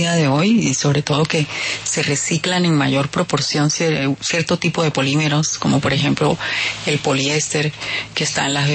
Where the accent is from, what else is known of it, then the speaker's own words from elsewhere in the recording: Santa Marta, Magdalena, Colombia; Sí, soy Samaria. Por el lado de mi padre, pues la familia es toda de Santa Marta y alrededores. Por el lado de mi mamá, la familia vino, la familia del abuelo, por Río Negro, Antioquia.